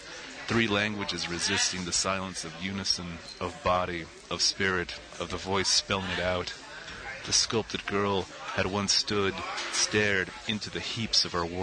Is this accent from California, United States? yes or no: no; El Paso, Texas, United States; So I grew up in El Paso, Texas, and just kind of came north from there.